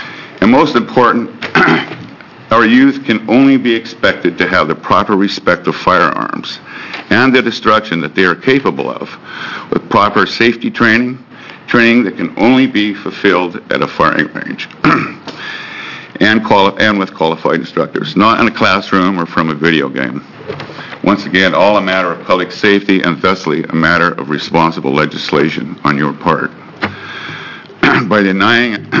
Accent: Bay City, Oregon, United States; I'm from Bay City, Tillamook County.

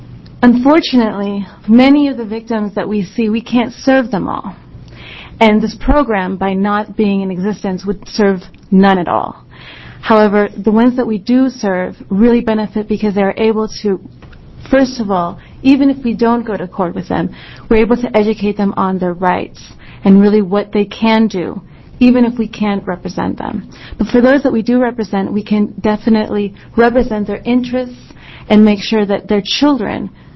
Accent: Eugene, Oregon, United States; I am from Eugene, Oregon, and work with Lane County Legal Aid and Advocacy Center Domestic Violence Clinic.

